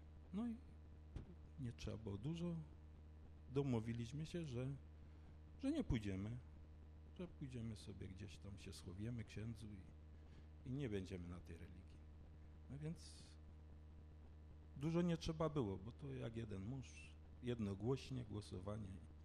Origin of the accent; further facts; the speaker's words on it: Wisła, Silesian Voivodeship, Poland; No więc urodziłem się tutaj w Wiśle, wychowałem się tutaj za pagórkiem.